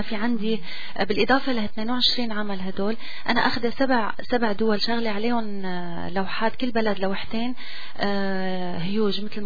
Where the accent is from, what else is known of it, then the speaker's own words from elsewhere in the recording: Syria; now in Canada; أنا بنت سوريا وجيناتي جينات سورية